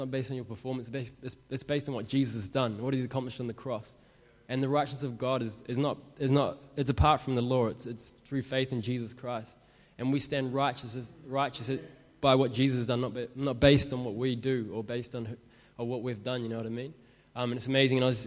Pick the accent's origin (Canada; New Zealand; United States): New Zealand; I'm from New Zealand. I grew up, like, my whole life going to church. My mum's a Christian. My dad's, he's a Buddhist, or he was a Buddhist.